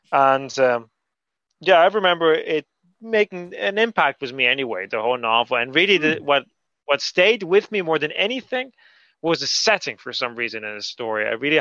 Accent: Canary Islands, Spain; I grew up in Gran Canaria

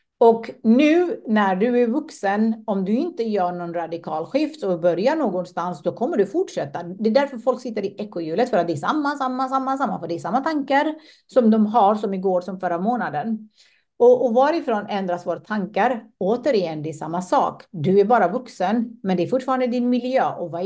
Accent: Afghanistan; för jag kommer ju från Afghanistan och det är krig där

